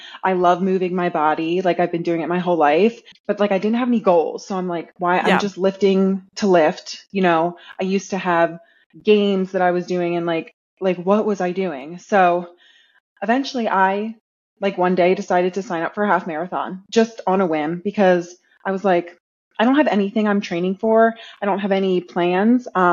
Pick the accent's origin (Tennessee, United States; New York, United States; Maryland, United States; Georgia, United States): Maryland, United States; So it was, I am from Maryland. I ran that race in Maryland in like late October.